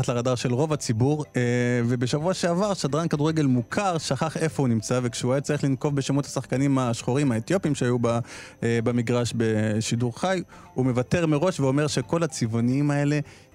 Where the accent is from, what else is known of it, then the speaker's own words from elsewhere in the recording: Ethiopia; אני גם בתור אתיופי שחווה, מכיר סיפורים וחווה סיפורים ודברים שאתה רואה מהצד